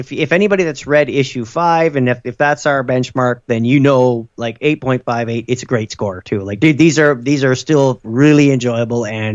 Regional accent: Canada; No, I'm Canadian.

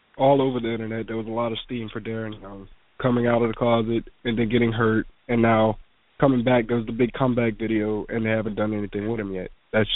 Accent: Louisiana, United States; I'm from Louisiana.

